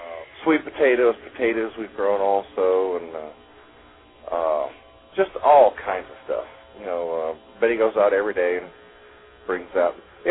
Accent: Louisiana, United States; also born or lived in Mississippi; and I grew up in Louisiana, Mississippi, around poor blacks

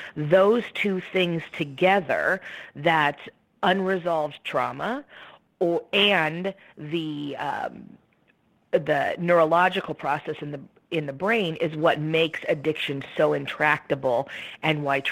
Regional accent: Fresno, California, United States; So I was born in Fresno, California, which is the heart of the San Joaquin Valley, and my parents were farmers. So I grew up outside of the city, in the isolation of the farm.

